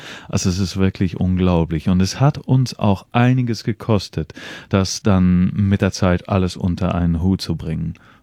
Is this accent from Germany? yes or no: no; Switzerland; weil ich als Schweizer, ich hatte schon ein bisschen in Europa rumgereist